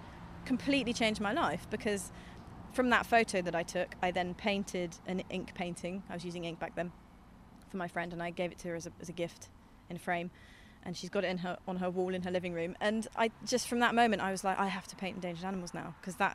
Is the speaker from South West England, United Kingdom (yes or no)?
yes; South West England, United Kingdom; I grew up in Dorset, so I always had nature around me.